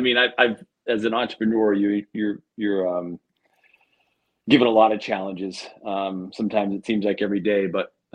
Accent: Pennsylvania, United States; Now we both my wife and I grew up in South North. Let's see, Northwest Pennsylvania, a little north of Pittsburgh, PA. So we've been down here since the 2000s.

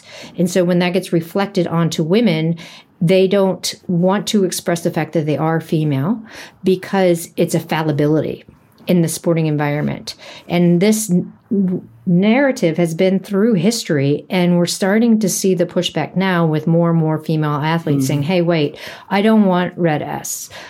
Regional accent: United States; now in New Zealand; but growing up in the US and understanding that culture and understanding where a lot of these narratives came from.

